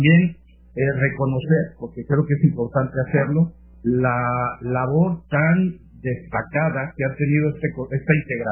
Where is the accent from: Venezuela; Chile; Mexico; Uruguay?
Mexico; yo creo que debemos reconocer como sociedad mexicana los grandes avances